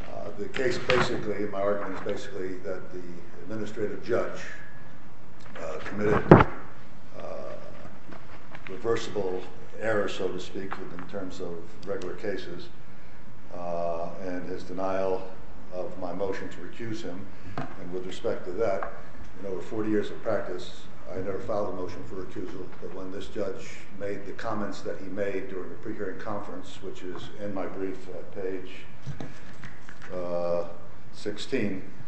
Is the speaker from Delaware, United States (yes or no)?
no; Houston, Texas, United States; I'm an attorney. I'm here from Houston, Texas.